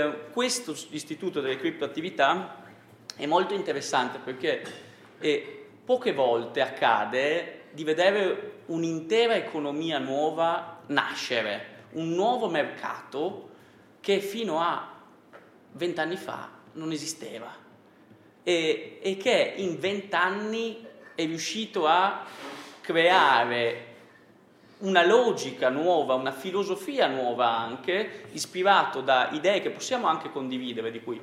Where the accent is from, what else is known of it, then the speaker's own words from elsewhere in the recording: Trieste, Friuli-Venezia Giulia, Italy; now in Genoa, Italy; io sono triestino